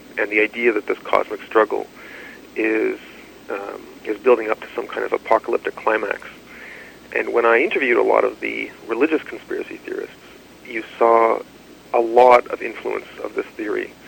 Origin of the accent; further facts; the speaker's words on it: Canada; as a Canadian